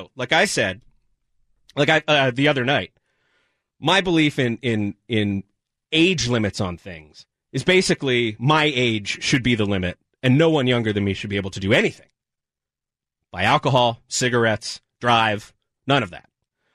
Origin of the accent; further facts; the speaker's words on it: New Jersey, United States; I grew up in New Jersey.